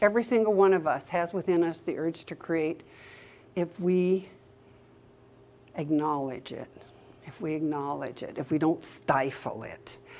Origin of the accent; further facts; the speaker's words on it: Montana, United States; I grew up in Montana. I had an imaginary horse.